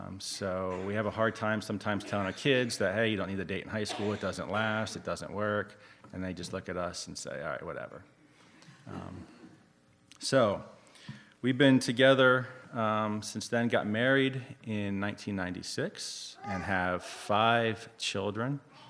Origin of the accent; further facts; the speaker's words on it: Toledo, Ohio, United States; born there; So I was born in Toledo, Ohio, which is not Lancaster County.